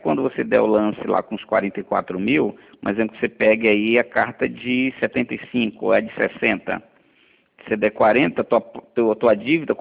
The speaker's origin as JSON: {"language": "Portuguese", "town": "Ilhéus", "region": "Bahia", "country": "Brazil", "lives_now": "Rio de Janeiro, Brazil", "said": "Eu tô na área de crédito Santander, aqui no Rio, há mais ou menos 20 anos. Eu sou de Ilhéus, Bahia."}